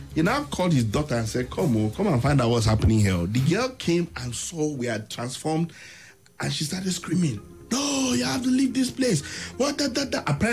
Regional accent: Abuja, Federal Capital Territory, Nigeria; I said, no, I'm from Abuja.

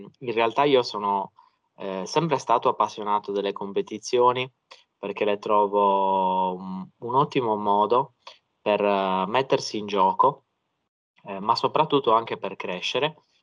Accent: Cagliari, Sardinia, Italy; Sono di Cagliari.

